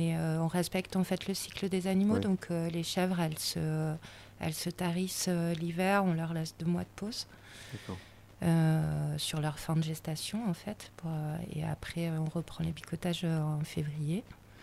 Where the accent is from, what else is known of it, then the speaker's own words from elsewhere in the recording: Marseille, Provence-Alpes-Côte d'Azur, France; Je viens du sud de la France, de Marseille.